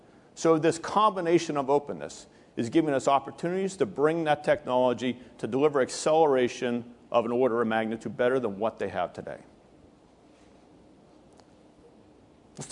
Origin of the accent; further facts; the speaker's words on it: Pennsylvania, United States; University of Pittsburgh Medical Center, near and dear to my hometown just outside of Pittsburgh.